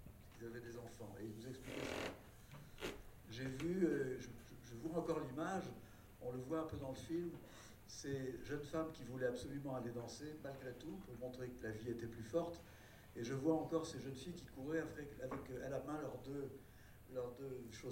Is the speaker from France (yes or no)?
yes; France; Chauvine, parce que moi, je suis français.